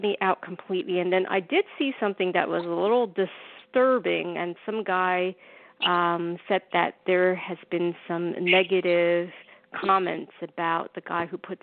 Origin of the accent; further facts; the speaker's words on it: New Jersey, United States; now in New York City, United States; I'm in Manhattan, and I grew up in New Jersey, so I'm a Jersey girl, too.